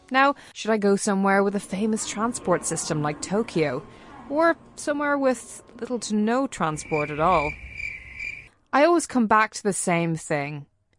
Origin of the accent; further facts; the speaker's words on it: Dublin, Leinster, Ireland; now in New Zealand; London and then my hometown, Dublin, placed first and second.